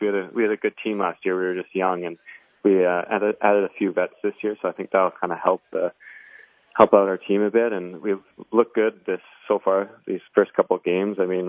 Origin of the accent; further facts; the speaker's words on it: Victoria, British Columbia, Canada; I'm from Victoria, British Columbia, so on the west coast. It's on the island right off of Vancouver. So spent a lot of time out by the beach, a lot of outdoor stuff, hiking, stuff like that.